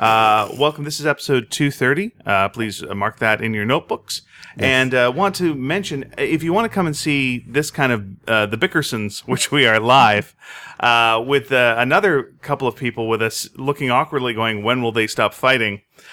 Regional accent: Canada; Yeah, but I'm Canadian, so I apologize on such a regular basis

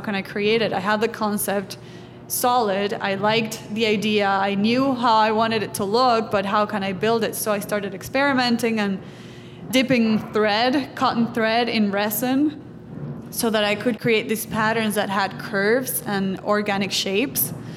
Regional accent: Venezuela; the only one we have in Venezuela, my home country.

